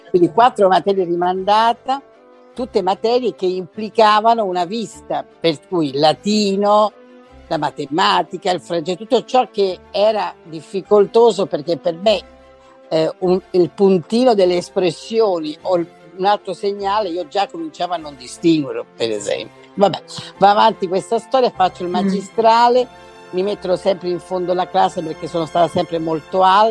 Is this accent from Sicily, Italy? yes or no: no; Rome, Lazio, Italy; moved away as an adult; Io sono nata a Roma, ho abitato a Roma fino all'età di 29 anni.